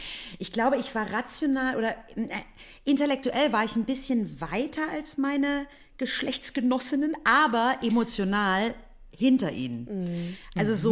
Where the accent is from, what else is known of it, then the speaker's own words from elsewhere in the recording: Braunschweig, Lower Saxony, Germany; Aus der absoluten Einöde, sage ich jetzt so. Mitteldeutschland. Nein, Braunschweig.